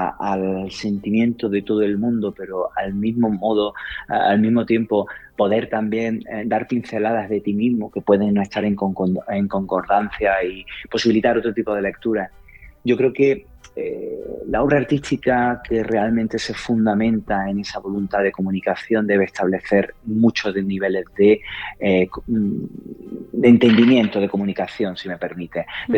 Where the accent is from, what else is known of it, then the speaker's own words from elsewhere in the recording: Antequera, Andalusia, Spain; born there; San Juan de Dios es el hospital donde yo nací, uh-huh. Es donde yo abrí los ojos a Antequera y por lo tanto a la fe y a Dios.